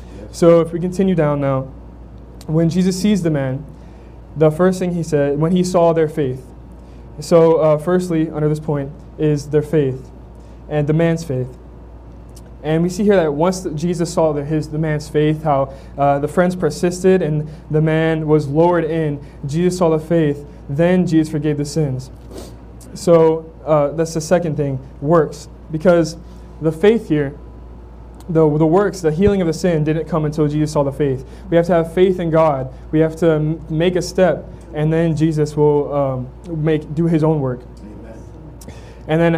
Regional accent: Florida, United States; As I said before … as you all know, we're from Florida, just north of Miami there.

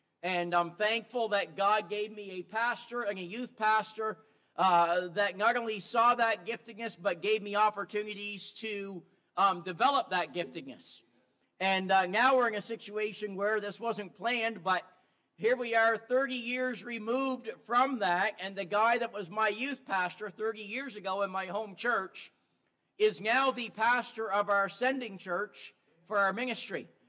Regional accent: New Brunswick, Canada; here from the other side of Canada. We are from New Brunswick, and we left home on the 22nd of May.

